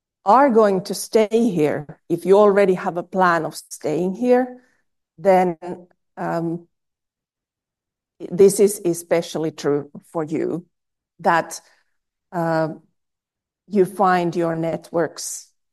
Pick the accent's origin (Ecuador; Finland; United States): Finland; Helsinki, Uusimaa; now in Jyväskylä, Finland; I was not born here in Jyväskylä. I'm from Helsinki.